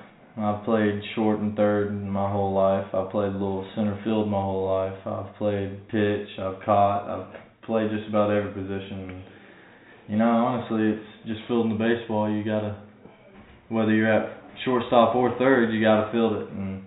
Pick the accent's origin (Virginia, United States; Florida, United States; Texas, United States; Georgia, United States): Georgia, United States; Warner Robins; I was born in Warner Robins, Georgia, and that's where I've played baseball ever since.